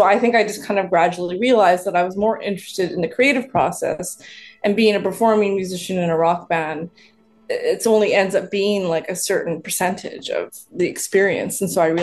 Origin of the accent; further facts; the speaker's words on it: Western Canada, Canada; also born or lived in Nelson, Canada; from the Kootenay Valley region in BC, so just outside of Nelson, BC. Of course, I grew up in Western Canada, but I've been here for so long that, in terms of being a composer in my community, this is definitely home.